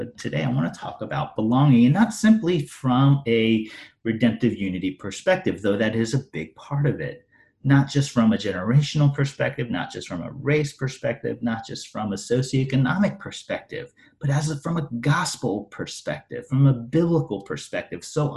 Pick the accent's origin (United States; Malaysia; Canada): United States; Me and my brother, who were born and raised in the States, we grew up in a sense with two identities, an identity as an American, but an identity also as Korean.